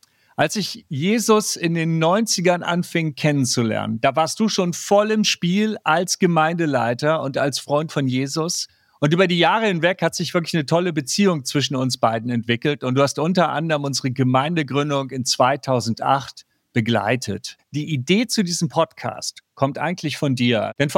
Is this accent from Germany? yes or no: yes; Hamburg, Germany; aus Hamburg